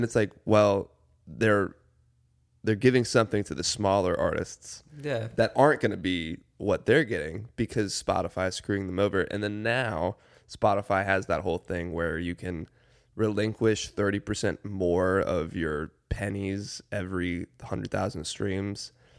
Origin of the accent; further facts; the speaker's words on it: Atlanta, Georgia, United States; now in Athens, United States; Because I grew up in Atlanta.